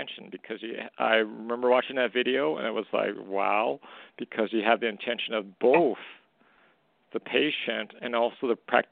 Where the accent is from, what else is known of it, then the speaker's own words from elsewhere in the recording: Canada; No, I just think it's that I'm Japanese Canadian